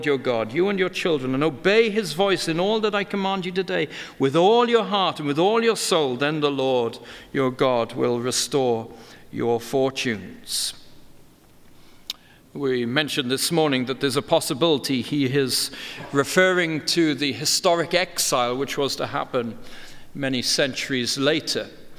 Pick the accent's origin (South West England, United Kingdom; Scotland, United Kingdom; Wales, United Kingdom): Wales, United Kingdom; We grew up singing in Wales a hymn.